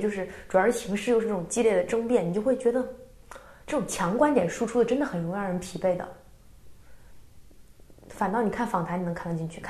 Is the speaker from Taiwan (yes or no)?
no; southern China, China; 因为我是南方人嘛，南方人小我家小时候有线是可以收到台湾的那个电视节目的。